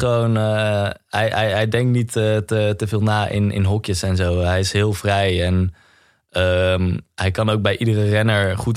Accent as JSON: {"language": "Dutch", "country": "Netherlands", "said": "als Nederlander is dat toch wel de koers die je ook als jong jochie toch wel bijblijft."}